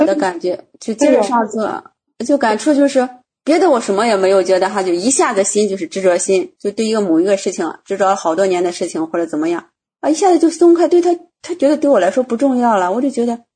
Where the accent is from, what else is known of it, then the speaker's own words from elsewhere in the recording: Dongying, Shandong, China; 山东的，山东东营。